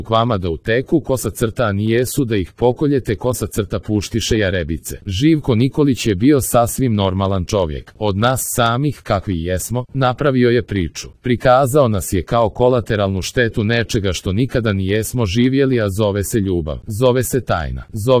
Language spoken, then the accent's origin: Serbian; Montenegro; ja sam Crnogorac, ali znam da sam Srbin.